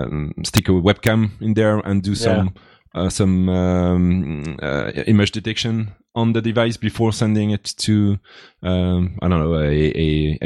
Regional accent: France; English is a second language; now in Switzerland

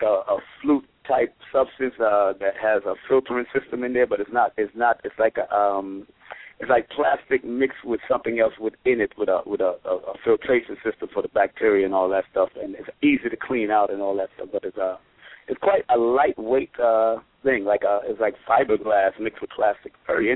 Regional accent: Jamaica; now in New York, United States; Myself, I'm from Jamaica. My family's from Jamaica and Cuba.

